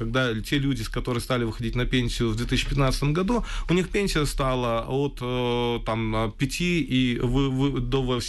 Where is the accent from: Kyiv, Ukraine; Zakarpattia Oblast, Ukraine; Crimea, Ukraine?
Crimea, Ukraine; сказал, что я из Крыма, я здесь оказался.